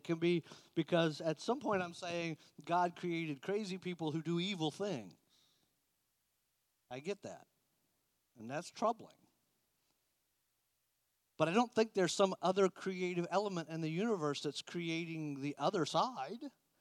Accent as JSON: {"language": "English", "region": "Florida", "country": "United States", "said": "I'm from Florida, 10 years old. I go there, and every tree was dead. It was the saddest Christmas I ever had. Because to a Florida boy, trees without leaves are all dead."}